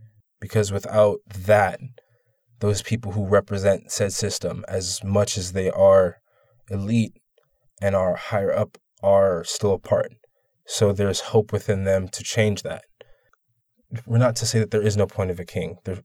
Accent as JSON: {"language": "English", "town": "Inglewood", "region": "California", "country": "United States", "tie": "born or raised there", "also_born_or_lived": "South Central, Los Angeles", "said": "I grew up in Inglewood, California, and was raised there until my grandmother passed, and we moved to South Central and moved into her house."}